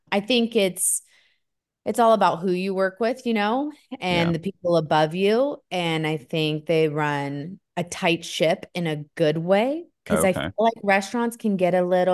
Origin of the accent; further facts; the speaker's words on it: Kerman, California, United States; So I grew up in Kerman, California. It's about 30 minutes away from Fresno. It's a small town.